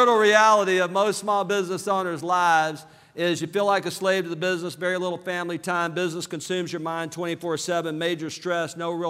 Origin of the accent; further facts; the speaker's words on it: Alabama, United States; LA, Lower Alabama, grew up very poor, on welfare.